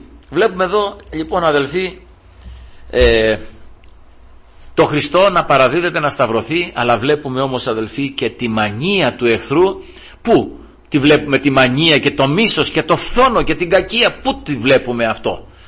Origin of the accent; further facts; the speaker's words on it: Peloponnese, Greece; στα μέρη μας εκεί, ας πούμε, στη Μεσσηνιακή Μάνη, που, από που κατάγομαι, εκεί στο Νταΐγετο, από εκεί είμαστε.